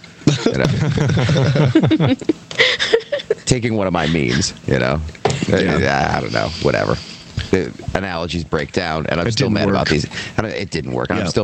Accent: Philadelphia, Pennsylvania, United States; Yeah, I am not. I'm from North Philly.

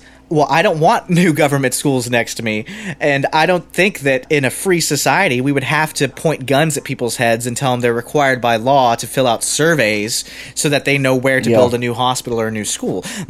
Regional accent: United States; I don't think that just because I'm an American, I need to pledge my loyalty to the people in the Senate or the president. I'm an American by virtue of my ideas.

